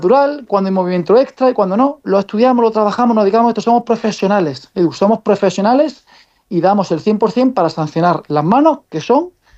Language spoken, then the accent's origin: Spanish; Jaén, Andalusia, Spain; now in Córdoba, Spain; Siendo andaluz, siendo jiennense residente en Córdoba